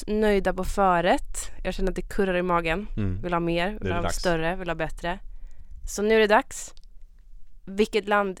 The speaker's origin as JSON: {"language": "Swedish", "town": "Gothenburg", "region": "Västra Götaland County", "country": "Sweden", "said": "Just när jag är från Göteborg också."}